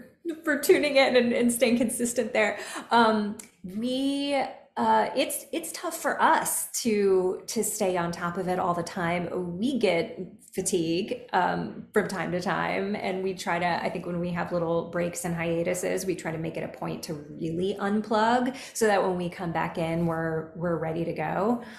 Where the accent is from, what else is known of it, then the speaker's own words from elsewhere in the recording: Kentucky, United States; I know I'm from Kentucky. I come from a very conservative family, a lot of Republicans, traditional Republicans